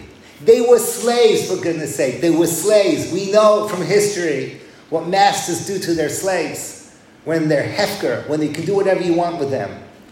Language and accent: English; England, United Kingdom; When I was growing up in England